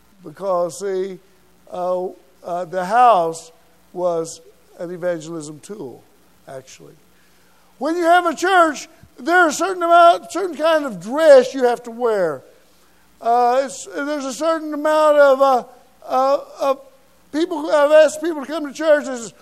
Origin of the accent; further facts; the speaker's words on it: Oklahoma, United States; accent: Okie; I'm from Oklahoma, so forgive my Okie, but y'all come, huh?